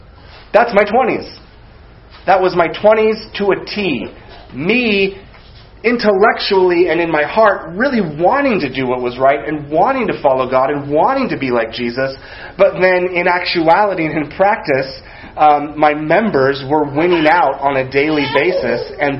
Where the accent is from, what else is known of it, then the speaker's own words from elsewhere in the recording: United States; And it's frustrating as an American